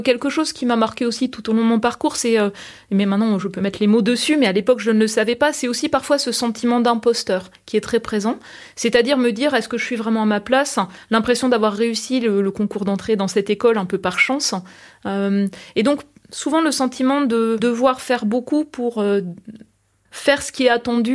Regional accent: Grand Est, France; accent: Lorraine; Alors, j'ai gommé une partie de mon accent lorrain. Je m'en rends compte parce que quand je retourne en Lorraine

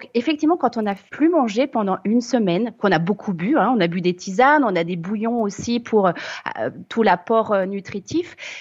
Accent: France

